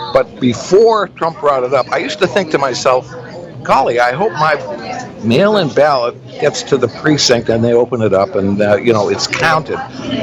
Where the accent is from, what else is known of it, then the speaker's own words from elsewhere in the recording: Chicago, Illinois, United States; That cuts to the quick because I'm from the Chicago area.